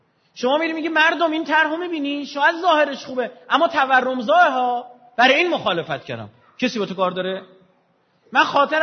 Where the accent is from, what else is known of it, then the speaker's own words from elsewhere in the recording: Iran; ما مریخ که نیومدیم که تو این مملکت بزرگ شدیم